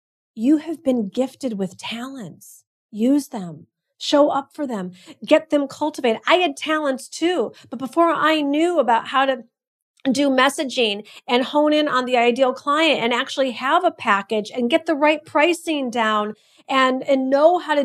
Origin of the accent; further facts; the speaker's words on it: Los Angeles, California, United States; And so they were like, hey, where are you from? And I said, LA.